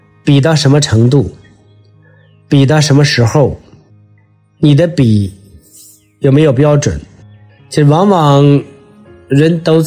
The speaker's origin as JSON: {"language": "Chinese", "country": "China"}